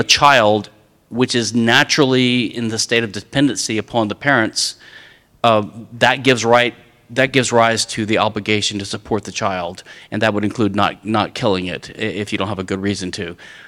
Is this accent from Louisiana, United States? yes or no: yes; Louisiana, United States; in some countries like France and in my home state of Louisiana is what's called forced heirship